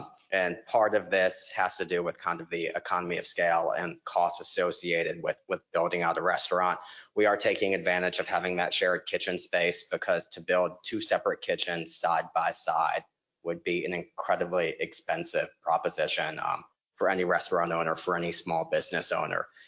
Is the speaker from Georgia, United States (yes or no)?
yes; Savannah, Georgia, United States; And if you all remember from me growing up in Savannah, this is kind of how Hirano's operated when it first opened.